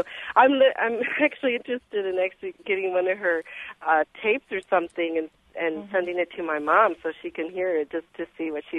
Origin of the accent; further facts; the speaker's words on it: Texas, United States; I grew up in Texas, in Central Texas, and my mom was born and raised there, but her parents were from Mexico